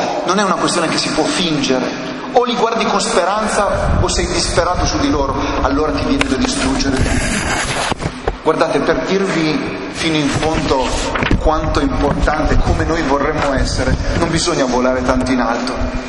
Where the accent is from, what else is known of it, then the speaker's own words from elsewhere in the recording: Biella, Piedmont, Italy; Io naturalmente, purtroppo, non sono romano, sono di Biella